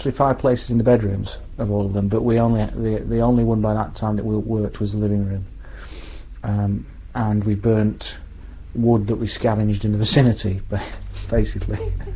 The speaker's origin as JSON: {"language": "English", "town": "Leeds", "region": "Yorkshire and the Humber", "country": "United Kingdom", "tie": "born there", "said": "I was born in Leeds in 1962."}